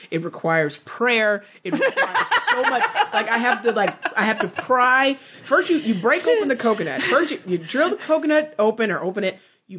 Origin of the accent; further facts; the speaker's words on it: Missouri, United States; I went to a ramen place because I'm from Missouri and, That's not a thing.